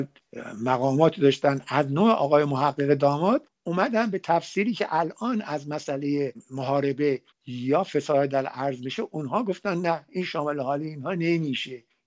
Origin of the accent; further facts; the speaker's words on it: Iran; moved away; یعنی ما بعد از اینکه از ایران اومدیم به خارج از ایران